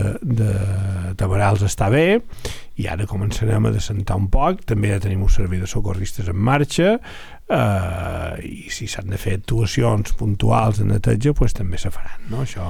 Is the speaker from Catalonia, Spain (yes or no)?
no; Pollença, Balearic Islands, Spain; jo no som de Palma, però un de Palma, quan se'n va aparcar un part de la mà, paia exactament el mateix que jo, que som de Pollens.